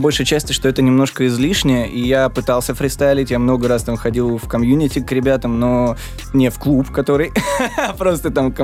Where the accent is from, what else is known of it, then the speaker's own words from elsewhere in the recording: Moscow, Russia; also born or lived in Saint Petersburg; Родился в Питере, всю жизнь в Москве.